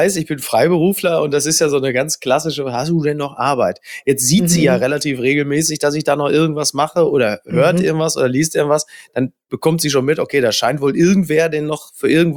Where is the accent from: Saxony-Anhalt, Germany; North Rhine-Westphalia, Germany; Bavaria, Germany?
North Rhine-Westphalia, Germany; Castrop-Rauxel; in meiner Heimatstadt Castrop-Rauxel